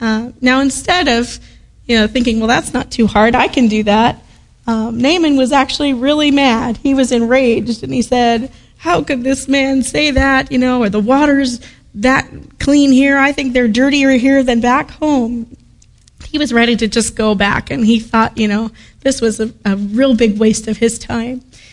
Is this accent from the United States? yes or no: no; Pakistan; born there; she was born in the same country that both my dad, your pastor, and I was born in Pakistan